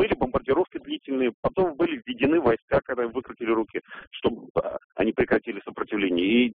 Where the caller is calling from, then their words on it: Ufa, Bashkortostan, Russia; я звоню из Уфы.